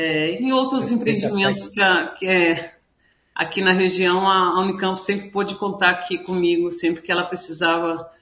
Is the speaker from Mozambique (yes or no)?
no; Londrina, Paraná, Brazil; eu sou de Londrina, né?